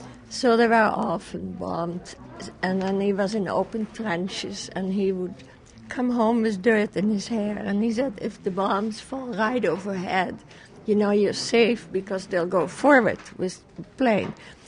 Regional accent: Netherlands; I come from Holland, and we lived through 5 years of war. We were occupied by the Germans.

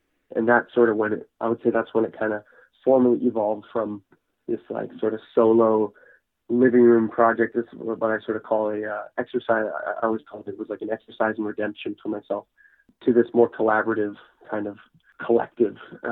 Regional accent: Victoria, British Columbia, Canada; I'm from Victoria, B.C.

